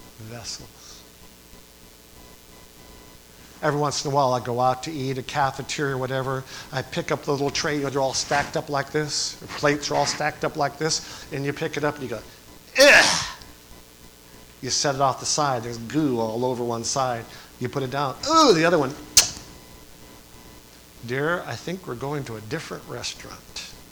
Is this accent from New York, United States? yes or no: yes; New York, United States; I'm from New York. We don't have anything like that.